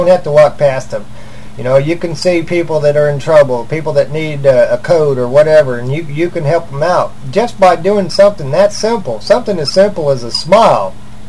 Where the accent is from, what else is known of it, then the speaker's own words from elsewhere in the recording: Missouri, United States; I'm from Missouri.